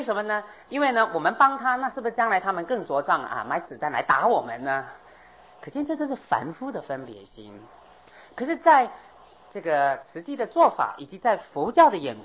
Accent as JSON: {"language": "Chinese", "country": "Taiwan", "said": "这是大陆人，我们是台湾人"}